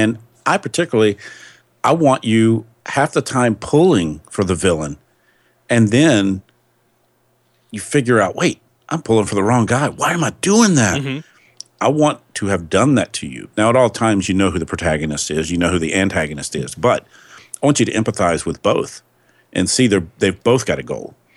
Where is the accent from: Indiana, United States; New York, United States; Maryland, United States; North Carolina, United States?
North Carolina, United States; not necessarily rural North Carolina, but we were 30 minutes from the closest town, so to speak, growing up. And a trip to town was a trip to town, so to speak. Didn't get to town much.